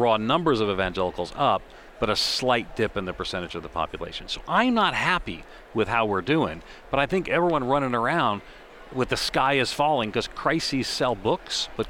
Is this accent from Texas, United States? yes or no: no; New York, United States; I grew up Roman Catholic outside of New York City on Long Island. And I mean, there's a cultural identity. I was Irish Catholic.